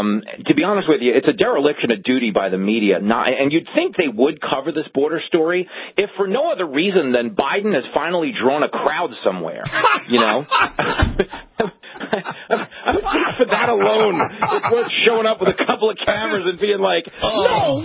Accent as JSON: {"language": "English", "town": "New York City", "region": "New York", "country": "United States", "said": "I'm a New Yorker. My kid doesn't go to school."}